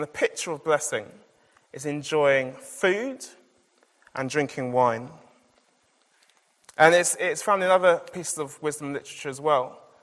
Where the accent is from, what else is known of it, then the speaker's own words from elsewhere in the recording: Scotland, United Kingdom; born there; I was born in Scotland